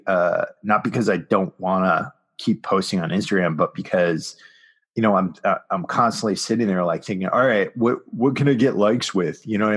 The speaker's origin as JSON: {"language": "English", "region": "East Coast", "country": "United States", "tie": "born or raised there", "said": "Like always helped me to feel better. And, you know, I remember, cause I grew up on the East Coast, and, you know, during the winter time, nobody does cardio over there."}